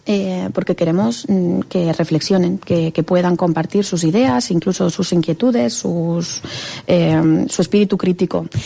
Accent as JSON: {"language": "Spanish", "town": "Seville", "region": "Andalusia", "country": "Spain", "said": "Yo que soy sevillana, me gusta conocer la provincia de Castellón"}